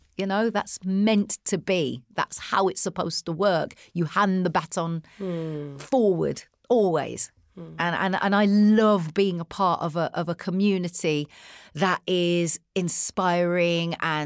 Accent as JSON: {"language": "English", "country": "United Kingdom", "said": "The thing that we had in common is our age, you know, and obviously being British."}